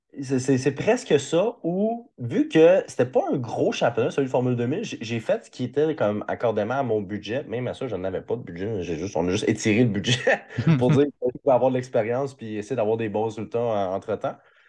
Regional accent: Montreal, Quebec, Canada; le petit gars du coin, tu sais, je viens de Montréal, je viens de la Rive-Nord.

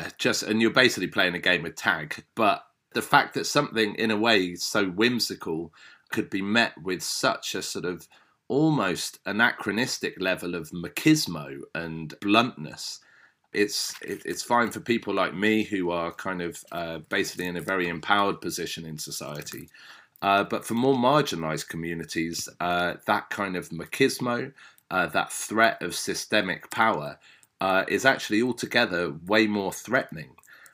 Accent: England, United Kingdom; And I say quite, it's just because I'm being English and moderating it, like very brutal.

